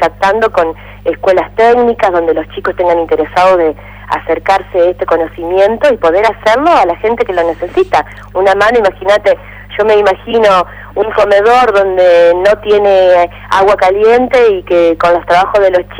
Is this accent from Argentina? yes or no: yes; Paraná, Entre Ríos, Argentina; nosotros, yo y mi esposo, que somos de acá de Paraná